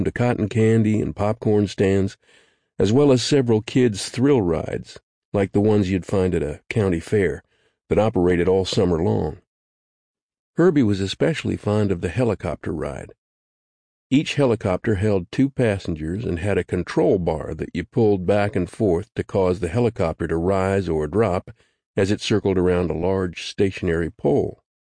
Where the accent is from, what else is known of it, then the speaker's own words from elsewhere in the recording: Paducah, Kentucky, United States; I loved to go to Noble Park, a 135-acre picturesque public property that includes a 5-acre lake in my hometown of Paducah, Kentucky.